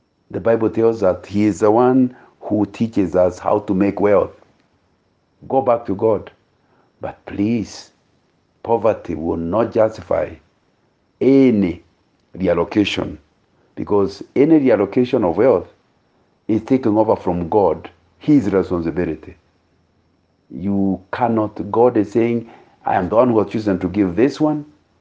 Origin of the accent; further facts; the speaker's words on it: Kenya; I grew up in Kenya in the 1950s during the emergency war.